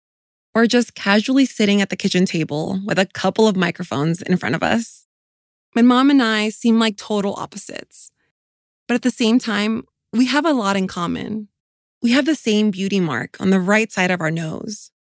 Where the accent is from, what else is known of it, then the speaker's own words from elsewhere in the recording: California, United States; born there; She came to this country and settled in LA County when she was 21 years old in the mid-80s. I was born a few years later.